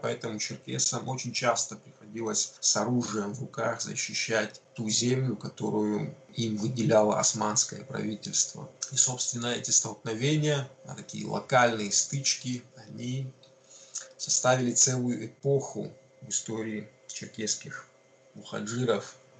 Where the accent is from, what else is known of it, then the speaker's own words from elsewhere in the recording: North Caucasus, Russia; А мы, соответственно, с Северного Кавказа ездили в те страны